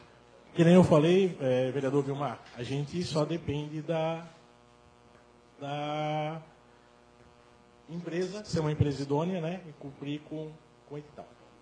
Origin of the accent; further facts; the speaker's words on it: Brusque, Santa Catarina, Brazil; Eu sou de Brusque.